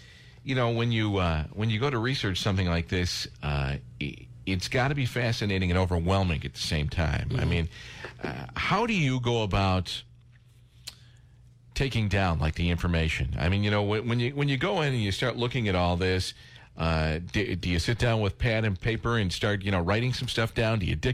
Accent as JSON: {"language": "English", "town": "Niagara Falls", "region": "New York", "country": "United States", "tie": "born or raised there", "said": "I grew up in the Falls. I was born and raised in the Falls."}